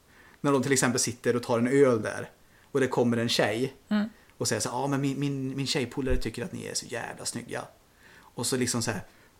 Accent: Sweden; jag är ändå svensk.

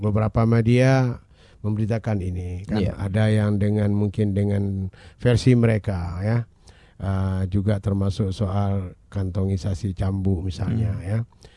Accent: Aceh, Indonesia; Karena bagaimanapun penegakan syariat Islam bagi kita Aceh tidak ada tawar menawar lagi, ya.

